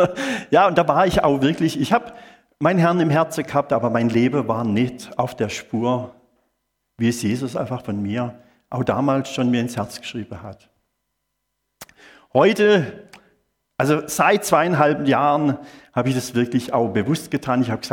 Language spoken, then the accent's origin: German; Simmersfeld, Baden-Württemberg, Germany; Ich komme aus Simmersfeld, ne? Aus dem Schwarzwald, und der Schwarzwald, der liegt mir am Herzen. Der Schwarzwald, die kleine Städtle liegen mir am Herzen. Ich bin Evangelist